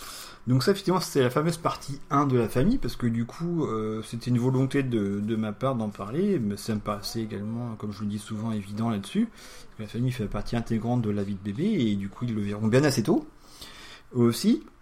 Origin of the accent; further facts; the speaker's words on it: Normandy, France; moi, je suis originaire de la Manche.